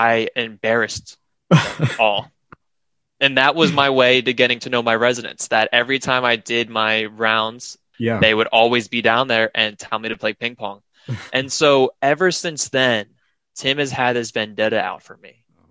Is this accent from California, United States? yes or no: no; New Jersey, United States; I grew up in South Jersey.